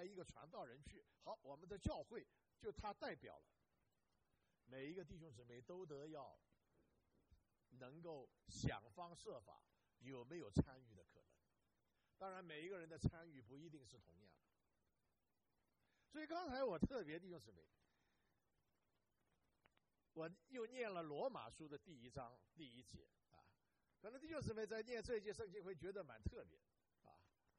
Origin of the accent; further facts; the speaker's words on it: China; 我们中国人有一句话，千里之行是于哪里啊？足下。